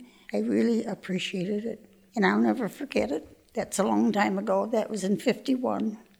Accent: Odell, Illinois, United States; I grew up in Odell, Illinois.

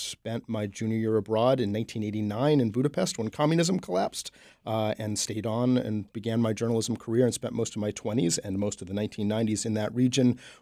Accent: Waterville, Maine, United States; Well, you know, I grew up in Maine. I'm from Waterville and such

